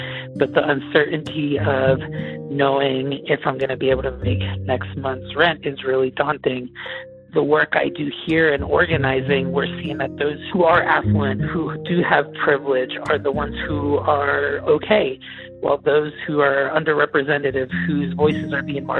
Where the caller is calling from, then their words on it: Durango, Colorado, United States; I'm calling from Durango, Colorado. Out here in the Southwest, we have a huge undocumented community